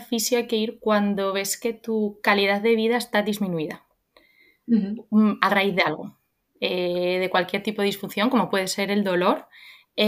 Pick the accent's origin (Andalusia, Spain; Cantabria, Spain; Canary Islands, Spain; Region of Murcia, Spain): Cantabria, Spain; Santander; Y soy de Santander, de una ciudad del norte de España, con mar. Muy necesario en mi vida el mar. Y soy lo que aquí llamamos STV, que es Santander de toda la vida. Es decir, que he nacido